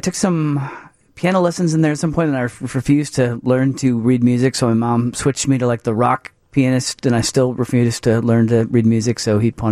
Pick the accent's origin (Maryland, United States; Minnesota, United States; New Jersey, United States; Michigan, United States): Michigan, United States; Lansing; Yeah, I'm from Michigan, from Lansing, Michigan, actually